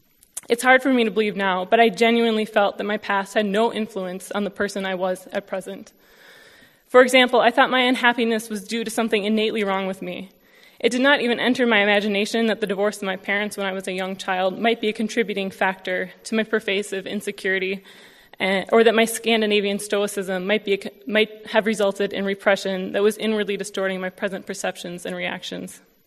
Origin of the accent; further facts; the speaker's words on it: United States; how my understanding of myself as an American has changed since I started attending this multicultural, historically aware church. A little background about myself. I'm white.